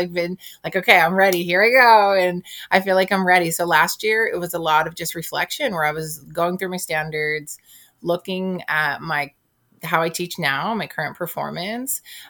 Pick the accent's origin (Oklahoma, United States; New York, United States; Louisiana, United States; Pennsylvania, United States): Pennsylvania, United States; Philadelphia; I grew up in Philadelphia.